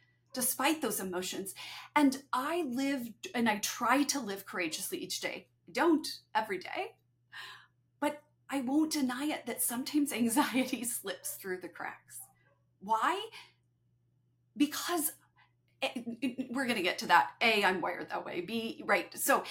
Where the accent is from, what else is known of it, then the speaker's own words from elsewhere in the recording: Kansas, United States; I'm from Kansas, so forgive me.